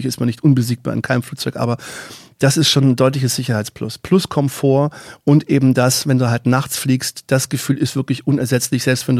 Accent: Baden-Württemberg, Germany; aus meiner alten Heimat, Baden-Württemberg

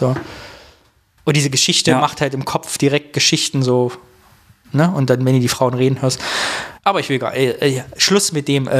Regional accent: Harz, Germany; Keine Menschen. So ist das, keine da, wo ich herkomme, aus dem Südharz. Man sieht wenig Menschen auf der Straße.

